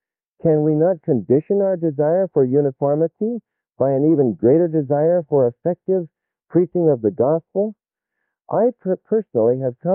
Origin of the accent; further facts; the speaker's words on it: United States; I was brought up in the United States